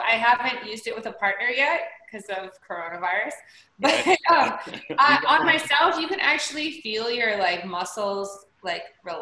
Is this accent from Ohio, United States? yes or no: yes; Cincinnati, Ohio, United States; moved away as an adult; I was born in Cincinnati, Ohio.